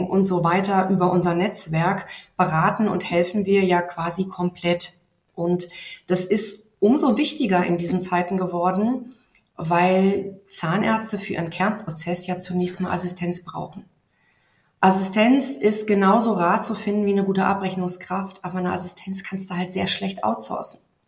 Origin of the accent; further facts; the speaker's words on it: Lower Saxony, Germany; Ich komme aus der Region Hannover, bin da auch sehr verwurzelt mittlerweile.